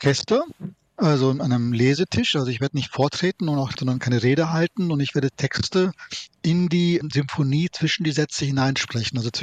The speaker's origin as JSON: {"language": "German", "town": "Siegen", "region": "North Rhine-Westphalia", "country": "Germany", "tie": "born or raised there", "said": "Ich bin ja in Siegen aufgewachsen."}